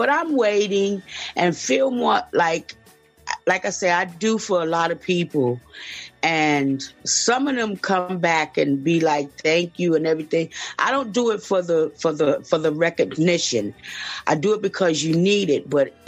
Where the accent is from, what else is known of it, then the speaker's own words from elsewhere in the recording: New York City, New York, United States; now in Pittsburgh, United States; Pittsburgh, Pennsylvania. I'm actually from New York City, but I've been in Pittsburgh for a while.